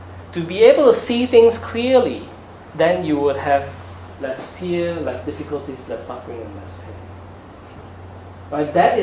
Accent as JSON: {"language": "English", "country": "Malaysia", "tie": "born or raised there", "said": "I grew up in Malaysia"}